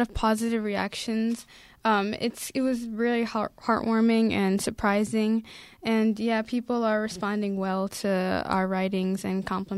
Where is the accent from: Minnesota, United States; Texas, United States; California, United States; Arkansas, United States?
Minnesota, United States; Yeah, I'm really used to the snow since I grew up in Minnesota.